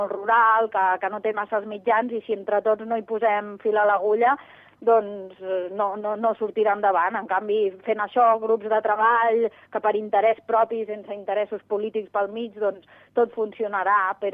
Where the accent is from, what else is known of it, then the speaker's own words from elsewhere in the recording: La Floresta, Catalonia, Spain; born there; jo sóc nascuda aquí a la Floresta i els meus pares tenen la casa en propietat, que és on ara està ubicat el restaurant